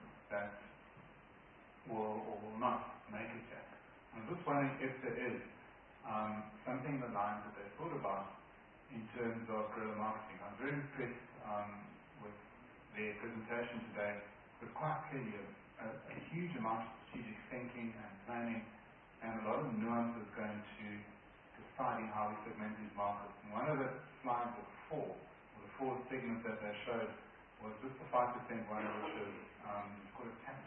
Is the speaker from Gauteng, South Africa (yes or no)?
no; KwaZulu-Natal, South Africa; And Chair, like the previous one, I'm also from KwaZulu-Natal.